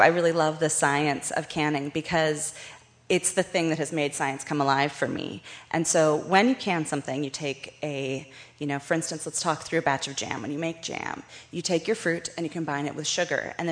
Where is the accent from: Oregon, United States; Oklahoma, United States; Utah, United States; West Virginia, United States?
Oregon, United States; Portland; now in Philadelphia, United States; I grew up in Portland, Oregon, and I started canning with my mom when I was a kid.